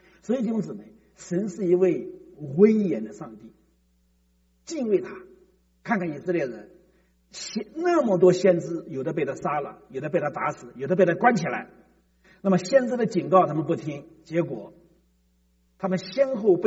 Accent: China; 就我们中国人怎么善变得这么快呢？

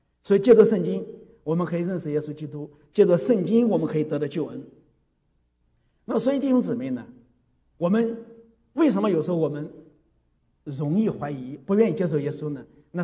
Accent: China; 其实这鲁迅已经对我们中国人进行了一个剖析。

